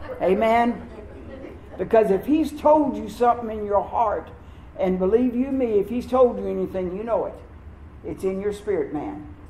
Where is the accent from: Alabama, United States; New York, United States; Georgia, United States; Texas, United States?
Texas, United States; born there; also born or lived in California; After that, I was born in Texas. My folks went to California, and then we came back to Texas. And I've been here till I had to move away.